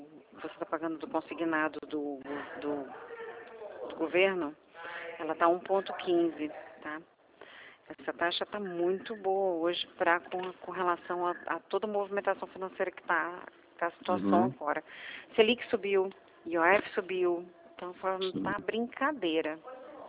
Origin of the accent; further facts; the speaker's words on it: Espírito Santo, Brazil; Eu sou capixaba, eu fujo do calor.